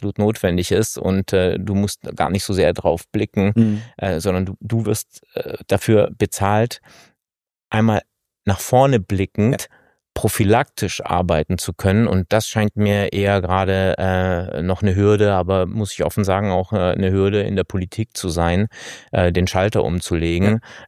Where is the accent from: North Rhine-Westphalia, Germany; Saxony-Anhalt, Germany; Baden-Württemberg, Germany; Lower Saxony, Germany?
Baden-Württemberg, Germany; Stuttgart; ich bin doch aus Stuttgart ursprünglich.